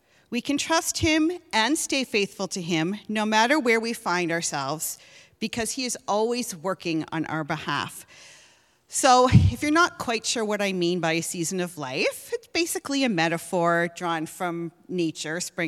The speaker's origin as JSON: {"language": "English", "town": "Halifax", "region": "Nova Scotia", "country": "Canada", "tie": "born or raised there", "also_born_or_lived": "Toronto", "said": "I grew up in Halifax, Nova Scotia, lived there for 24 years, and I also have lived 10 years of my life in Toronto, Ontario."}